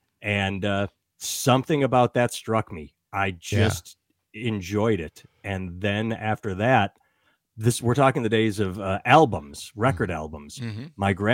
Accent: Madison, Wisconsin, United States; born there; now in Iowa City, United States; I was born in Madison. I now live in Iowa City. It's like a mini Madison, same sort of college vibe, but smaller.

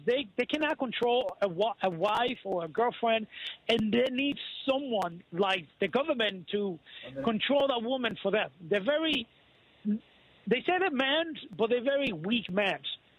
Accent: Puerto Rico; I was born in Puerto Rico and raised in Puerto Rico.

